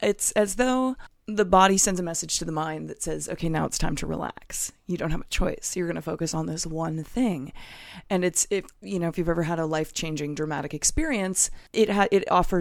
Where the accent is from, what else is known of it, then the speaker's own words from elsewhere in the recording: California, United States; I was born and raised in the Bay Area.